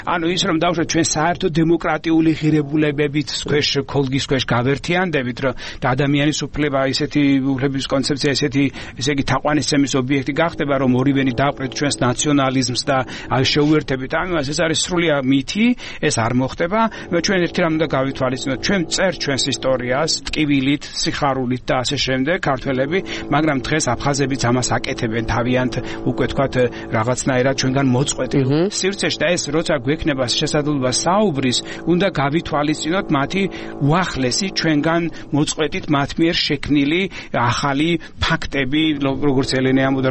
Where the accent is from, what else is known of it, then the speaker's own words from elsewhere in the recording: Samegrelo-Zemo Svaneti, Georgia; მეზობელი კუთხიდან ვარ სამეგრელოდან ვარ წარმოშობილი